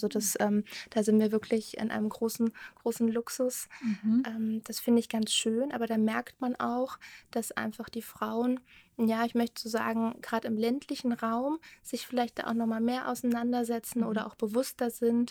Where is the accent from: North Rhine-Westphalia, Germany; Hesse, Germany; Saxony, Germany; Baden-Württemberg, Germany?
Hesse, Germany; Kassel; ich komme ursprünglich aus Hessen, aus Kassel